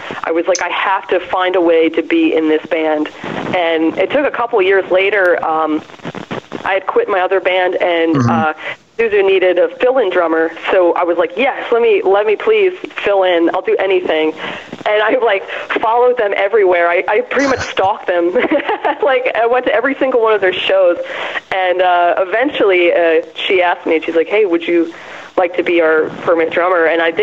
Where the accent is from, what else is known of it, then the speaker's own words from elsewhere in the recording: Norristown, Pennsylvania, United States; Yeah, Norristown. It's like a little bit outside of Philadelphia.